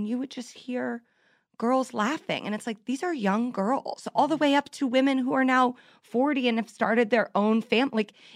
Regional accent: Indianapolis, Indiana, United States; The Indianapolis Star, my hometown newspaper, was the newspaper that broke the story on Larry Nassar.

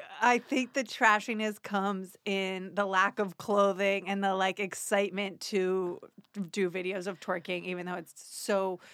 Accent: Tampa, Florida, United States; I'm from Tampa, Florida.

